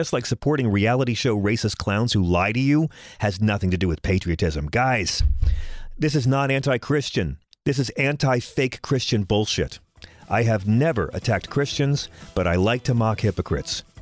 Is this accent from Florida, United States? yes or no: no; Bohemia, New York, United States; in a speech to cops in Long Island, in my hometown of Bohemia